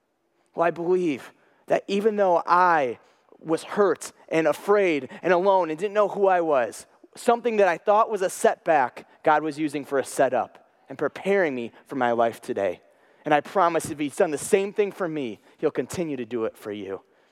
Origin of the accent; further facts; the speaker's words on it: Cleveland, Ohio, United States; now in Illinois, United States; Well, I am from Cleveland, Ohio. Yes, I'm a big Ohio State fan, but I've been in Illinois for 3 years